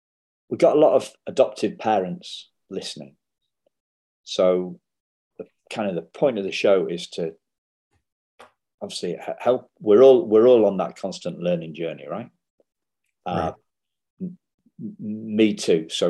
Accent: England, United Kingdom; accent: English; So this is my my English accent or my lack of pronunciation.

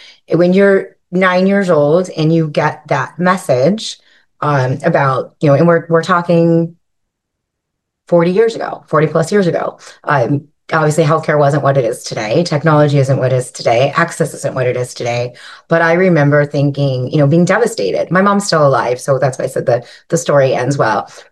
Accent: California, United States; So I grew up in Southern California.

